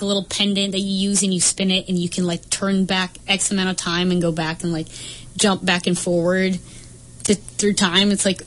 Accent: Colorado, United States; also born or lived in out east; now in Spokane, United States; I am not originally from Spokane. Like I said, I lived out east for a while and then Colorado originally where I grew up.

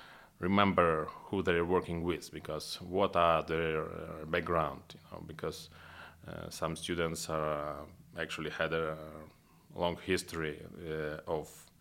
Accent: Lviv, Lviv Oblast, Ukraine; English is a second language; I am from Western Ukraine, so it's Lviv, it's like a regional center

